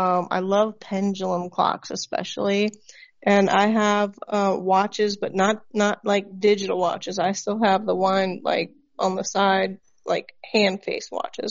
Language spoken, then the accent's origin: English; California, United States; also born or lived in Colorado, United States; I grew up in California. I spent 13 years in Colorado, and then I moved here.